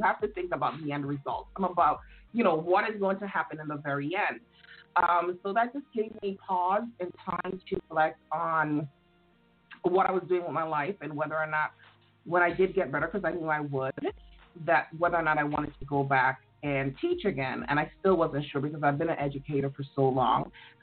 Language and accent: English; St. Croix, U.S. Virgin Islands; I'm from the U.S. Virgin Islands, St. Croix, to be specific.